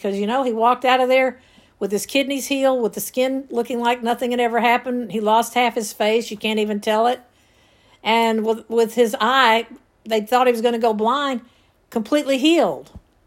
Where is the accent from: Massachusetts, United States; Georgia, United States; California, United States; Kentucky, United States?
Georgia, United States; Rome; When I was growing up in Rome, Georgia, every single store in my hometown was closed on Sunday.